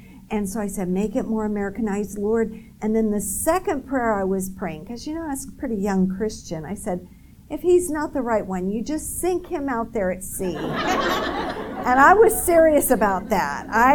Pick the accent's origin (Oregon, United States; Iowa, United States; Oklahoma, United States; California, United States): California, United States; because I'm from California.